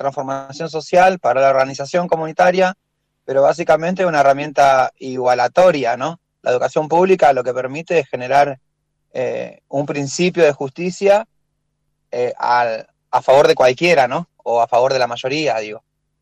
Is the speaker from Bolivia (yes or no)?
no; Villa La Carcova, Buenos Aires, Argentina; en Villa La Carcova, en el barrio donde yo nací y me crié